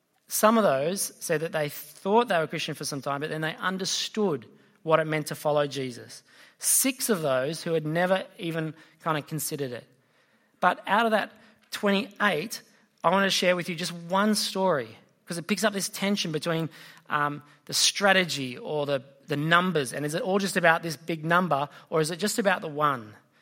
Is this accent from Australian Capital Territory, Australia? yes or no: no; Sydney, New South Wales, Australia; I grew up in Sydney, in the city, in the inner city of Sydney.